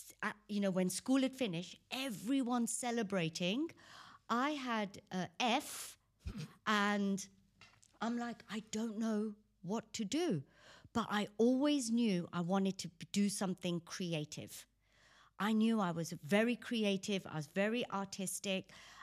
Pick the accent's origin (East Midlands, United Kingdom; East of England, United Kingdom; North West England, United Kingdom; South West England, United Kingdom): East Midlands, United Kingdom; Leicester; So even though I was growing up in England, I was in Gujarat.